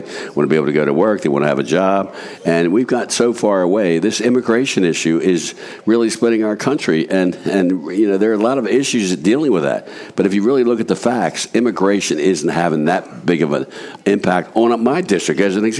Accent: Baltimore, Maryland, United States; I grew up in Baltimore.

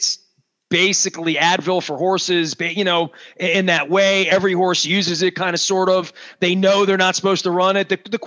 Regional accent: United States; I'm an American male. It took me 30 years to learn how to hug other men.

